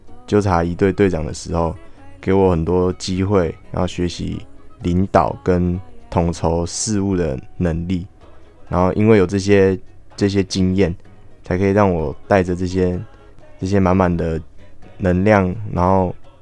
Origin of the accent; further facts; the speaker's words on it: Hualien, Hualien County, Taiwan; 我来自花莲，然后毕业于花莲县四维高中